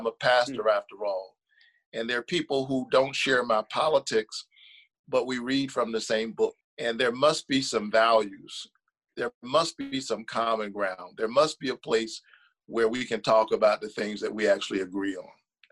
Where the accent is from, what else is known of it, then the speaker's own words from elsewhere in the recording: Savannah, Georgia, United States; I am a proud Georgian. I'm from Savannah, Georgia.